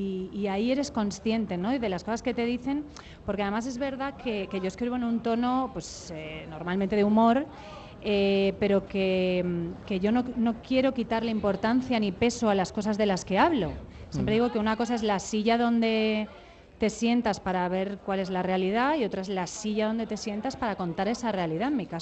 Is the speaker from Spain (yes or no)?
yes; Barcelona, Catalonia, Spain; yo soy de Barcelona